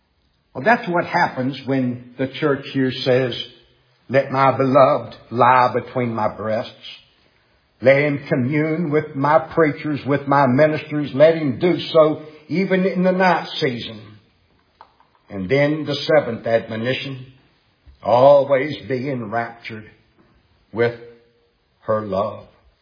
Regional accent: Appalachia, United States; I was raised in Appalachia. I recall hearing some people, mountain people, had a song years ago they would sing.

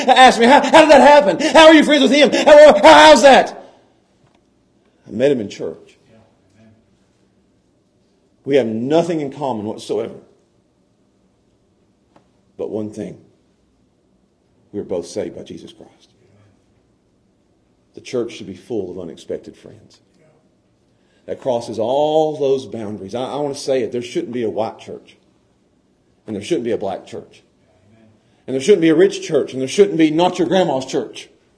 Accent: Pound, Virginia, United States; I grew up with him in Pound.

